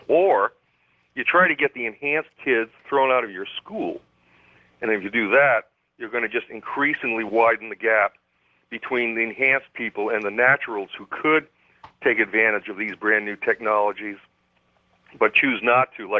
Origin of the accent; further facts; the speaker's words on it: Pawtucket, Rhode Island, United States; Well, I come from Pawtucket, Rhode Island, which is the first town in North America with a factory in the late 1700s